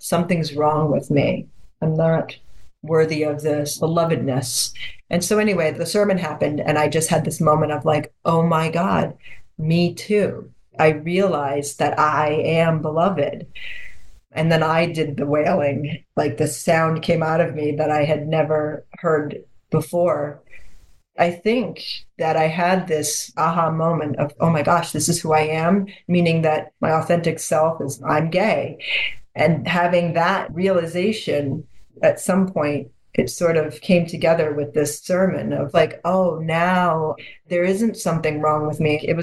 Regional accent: New Hampshire, United States; I grew up in New Hampshire, and I would lay in the woods under these pine trees

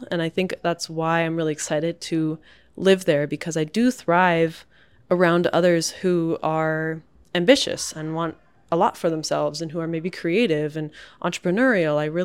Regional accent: Massachusetts, United States; where I grew up on the North Shore, like, it's just like a suburb.

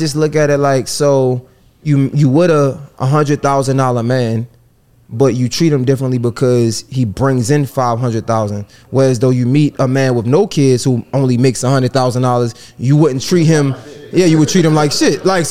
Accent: Baltimore, Maryland, United States; now in Atlanta, United States; I'm from Baltimore.

